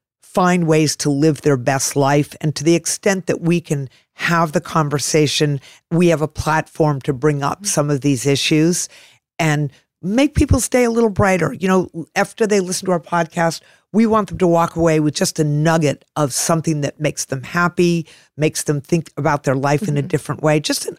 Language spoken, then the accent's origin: English; Boston, Massachusetts, United States; Like, you know, I'm from Boston. She's from Philly.